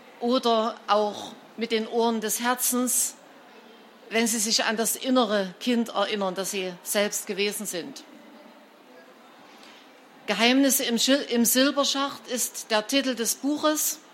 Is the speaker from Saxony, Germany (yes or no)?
yes; Saxony, Germany; Wie Sie hörten, bin ich im Erzgebirge aufgewachsen und habe als Erwachsene noch einmal 10 Jahre dort gelebt.